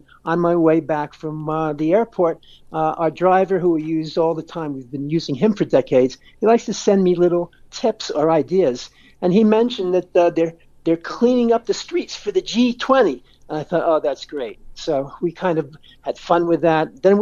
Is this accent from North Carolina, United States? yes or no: no; New York, United States; born there; especially since I was born in America, in New York, is Donald Trump.